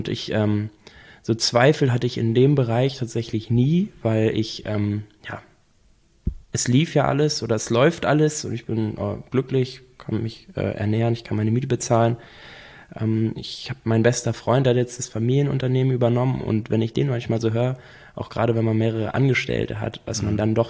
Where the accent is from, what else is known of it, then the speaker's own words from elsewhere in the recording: Schönwalde am Bungsberg, Schleswig-Holstein, Germany; also born or lived in Lübeck; Zuerst habe ich hier fünf Jahre in Lübeck gelebt und okay, bin dann nach Schönwalde am Bungsberg raus.